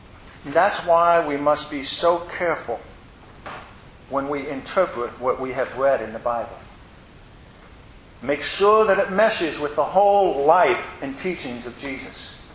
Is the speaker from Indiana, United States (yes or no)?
yes; Indiana, United States; When I was growing up in Indiana, Memorial Day meant one thing.